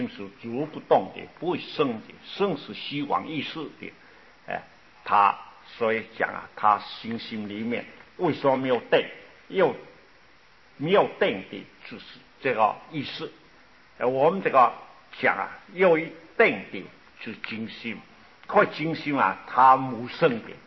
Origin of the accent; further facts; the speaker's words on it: China; 其实我中国人啊很多啊